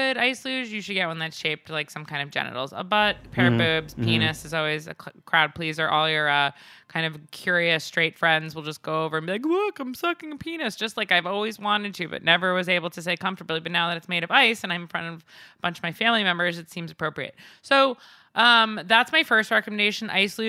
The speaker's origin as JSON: {"language": "English", "town": "Northport", "region": "New York", "country": "United States", "tie": "born or raised there", "said": "which is in Northport, my hometown, Northport, Long Island."}